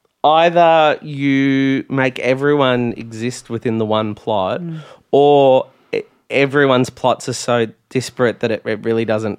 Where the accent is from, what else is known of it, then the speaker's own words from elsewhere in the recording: Ireland; I'm Irish